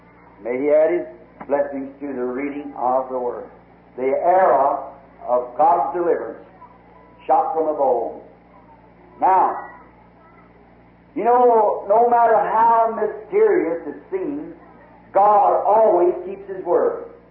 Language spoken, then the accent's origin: English; United States; I'm an American too, and it's the loveliest land in the country. Although it's backslidden state, this is my home.